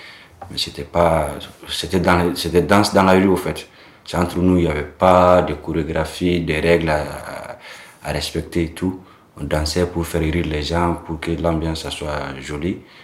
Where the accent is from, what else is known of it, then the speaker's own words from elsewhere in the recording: Bamako, Bamako Capital District, Mali; French is a second language; Je suis dans un quartier de Bamako, appelé Lafiabougou. C'est l'une des quartiers communes qui est là, commune 4. Donc, ouais, je suis né là-bas, grandir là-bas